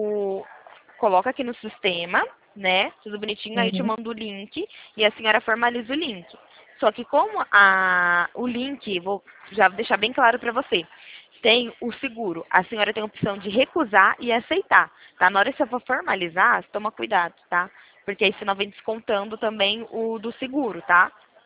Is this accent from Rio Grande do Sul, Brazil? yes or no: no; Limeira, São Paulo, Brazil; eu sou daqui do interior de São Paulo.